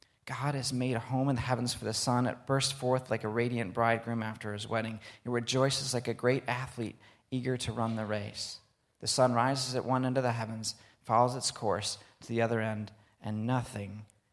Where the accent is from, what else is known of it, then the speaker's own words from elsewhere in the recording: Grand Rapids, Michigan, United States; now in Ann Arbor, United States; So I grew up in the Grand Rapids area on the west side of the state, and in the last 20 years that I've been here in Ann Arbor